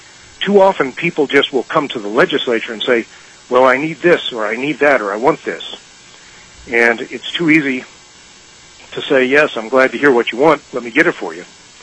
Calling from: Lakewood, Colorado, United States; I'm calling from Lakewood, Colorado, which is a western suburb of Denver

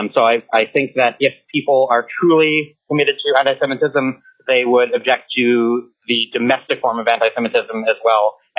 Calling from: Utqiagvik, Alaska, United States; I am actually calling from Ukiavik today, but I'm a resident of Anchorage. I'm also a member of the Jewish congregation in Anchorage, Congregation Beth Shalom

